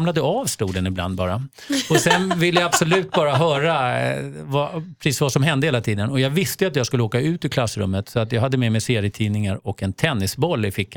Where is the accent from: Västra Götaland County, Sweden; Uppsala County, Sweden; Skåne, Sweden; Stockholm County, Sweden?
Uppsala County, Sweden; Uppsala; jag är uppvuxen i Uppsala. Mitt i Uppsala faktiskt, Vaksala torg. Så där bodde jag de 5 första åren.